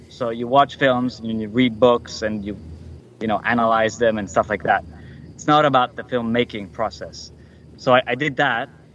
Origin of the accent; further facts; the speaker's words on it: Milan, Lombardy, Italy; But then I got back to Milan, which is my hometown, at exactly the same time Luca Guadagnino was coming to Milan to his movie I Am Love.